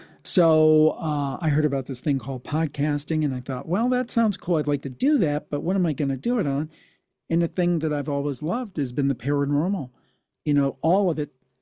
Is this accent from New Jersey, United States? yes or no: no; Cleveland, Ohio, United States; I'm from the Cleveland, Ohio area.